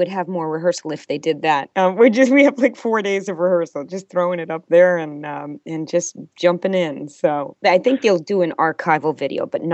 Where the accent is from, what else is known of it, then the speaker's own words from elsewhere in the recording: Nashua, New Hampshire, United States; My parents are from Boston, and I'm from Nashua, New Hampshire.